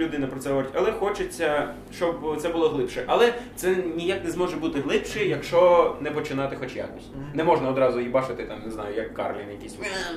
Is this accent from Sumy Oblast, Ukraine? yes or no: yes; Sumy, Sumy Oblast, Ukraine; Я можу сказати просто, от я з Сум, і я можу сказати про сумського меру.